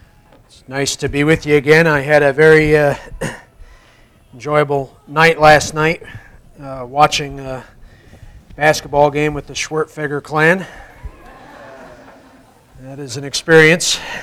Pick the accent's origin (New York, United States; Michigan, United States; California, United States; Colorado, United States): New York, United States; Yonkers; I am actually based out of, I live in New York, and you heard earlier I'm from Yonkers, New York.